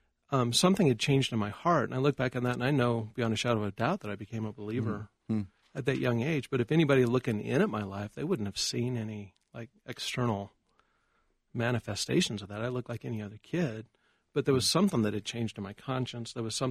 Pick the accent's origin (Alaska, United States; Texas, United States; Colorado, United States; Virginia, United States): Colorado, United States; Pine Junction; Yeah, I grew up in Pine Junction, Colorado, which is halfway between Bailey and Conifer, up 285, about an hour southwest of Denver or so.